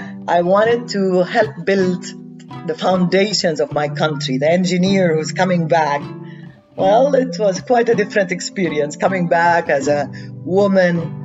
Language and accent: English; Nablus, West Bank, Palestine; even for a Palestinian who lived in was born and raised in Palestine, in a city like Nablus, it was a big shock for me.